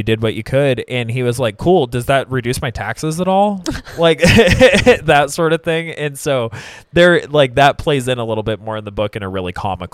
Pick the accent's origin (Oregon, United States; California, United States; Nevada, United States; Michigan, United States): Oregon, United States; Drain; Growing up in Drain, religion's scary.